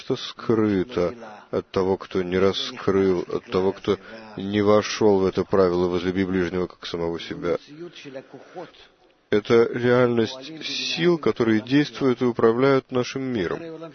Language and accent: Russian; Ramat HaSharon, Central District, Israel; я из Рамат-ха-Шарона, гость.